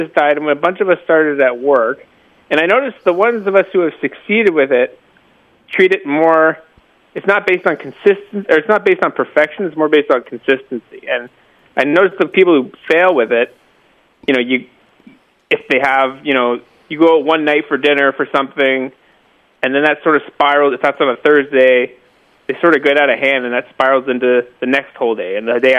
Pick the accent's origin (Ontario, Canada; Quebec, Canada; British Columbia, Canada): Ontario, Canada; now in Nova Scotia, Canada; I'm originally from Ontario, but I've been out here for about 5-6 years now.